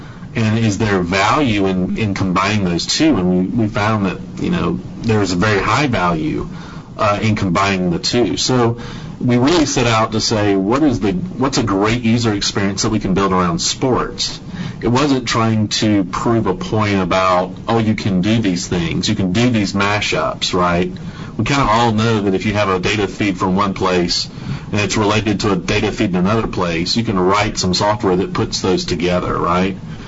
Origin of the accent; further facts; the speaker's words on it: North Carolina, United States; moved away; So we live in the Pacific Northwest and follow the Seattle Seahawks here, but we're originally from North Carolina.